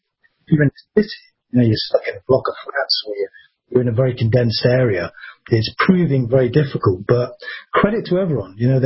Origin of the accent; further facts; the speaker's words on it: Manchester, North West England, United Kingdom; born there; also born or lived in Wiltshire; I'm basically about an hour and a half west of London. I was born in Manchester, but we moved down to Wiltshire, which is, like I said, about an hour and a half from London.